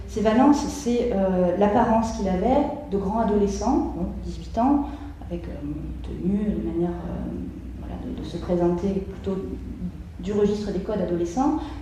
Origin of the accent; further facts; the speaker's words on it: Mostaganem, Mostaganem Province, Algeria; now in France; Je viens de Mostaganem, c'est une ville. Ça fait longtemps que je n'y suis pas allée.